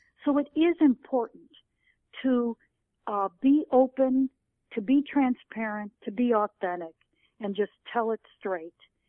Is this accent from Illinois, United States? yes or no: yes; Illinois, United States; now in New York, United States; But I grew up in Illinois, so I appreciate it. But it's been great fun to be an East Coaster and a New Yorker for many years